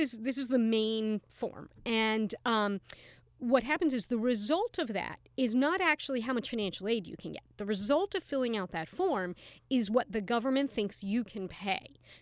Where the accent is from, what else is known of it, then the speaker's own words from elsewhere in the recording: Philadelphia, Pennsylvania, United States; both in my hometown of Philadelphia